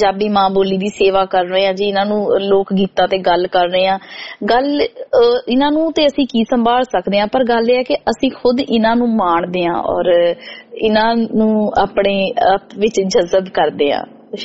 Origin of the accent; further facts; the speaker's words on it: Punjab, India; ਜਿਸ ਚ ਮੈਂ ਦੁਆਬੇ ਤੋਂ ਬਿਲੋਂਗ ਕਰਦੀ ਹਾਂ।